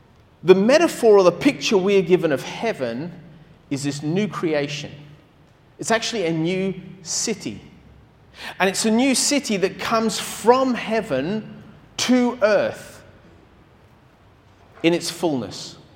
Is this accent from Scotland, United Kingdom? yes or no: no; London, United Kingdom; born there; I was born in London. Spent a lot of time in London over the years